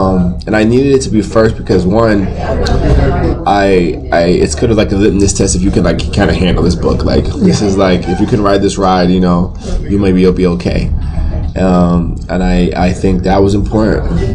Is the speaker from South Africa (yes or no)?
yes; South Africa; Being South African in general is such an interesting thing for me